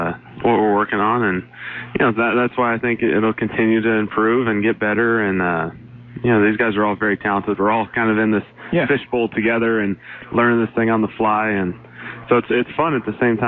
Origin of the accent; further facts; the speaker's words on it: Washington, United States; I grew up in Washington, so Matt Hasselbeck with Coach Holmgren